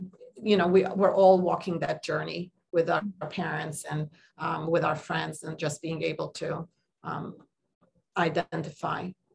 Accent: Jerusalem, Jerusalem District, Israel; I'm Armenian and I grew up in Jerusalem.

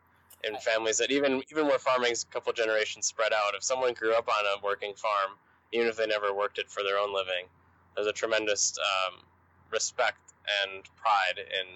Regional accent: Edina, Minnesota, United States; my favorite part about graduating from Edina and growing up in Edina

